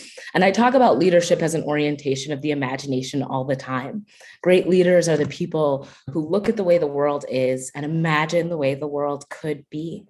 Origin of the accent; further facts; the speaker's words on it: Madison, Wisconsin, United States; I was born in Madison, Wisconsin, and I went to school here and I love this community for a reason.